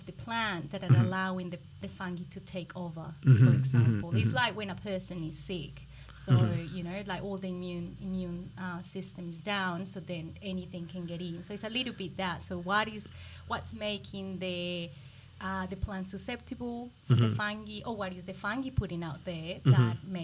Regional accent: Colombia; And so as I grew up in Colombia, it's a very Catholic country, so it was all about the religion.

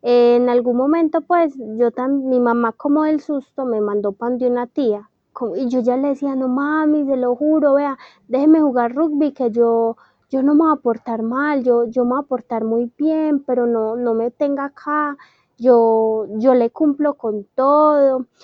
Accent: Antioquia, Colombia; No, pero soy de Antioquia.

